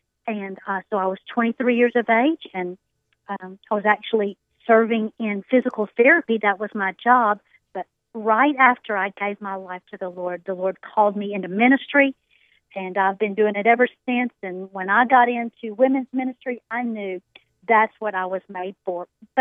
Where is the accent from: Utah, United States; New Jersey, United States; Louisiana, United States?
Louisiana, United States; Shreveport; moved away; I grew up in Shreveport, Louisiana. So I'm kind of a Louisiana girl, even though I have been in Texas for some 17 years by this point, but I grew up and still have family in Shreveport, Louisiana.